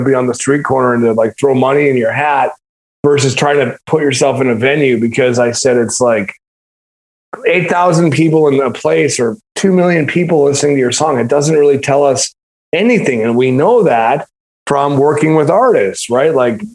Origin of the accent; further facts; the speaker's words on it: Western Canada, Canada; So, but I know what, like, so I'm from Western Canada.